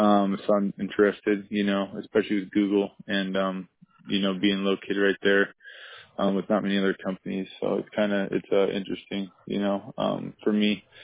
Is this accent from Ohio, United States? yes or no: no; Kona, Hawaii, United States; Oh, I'm from Kona. I grew up in Kona on the Big Island.